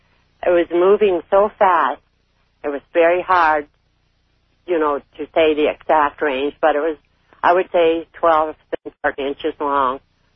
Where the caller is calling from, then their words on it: Canada; I'm calling from Canada.